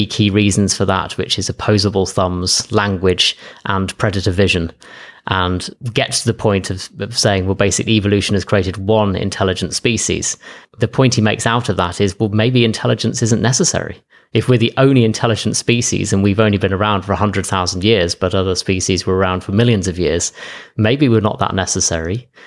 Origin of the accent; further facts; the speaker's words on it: England, United Kingdom; So I grew up in the middle of England.